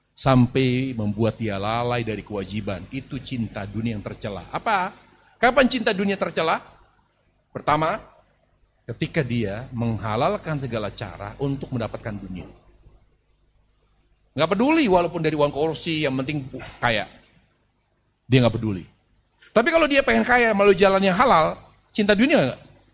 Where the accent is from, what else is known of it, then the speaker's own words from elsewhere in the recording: Jakarta, Indonesia; Ya, kita orang Jakarta biasa begitu.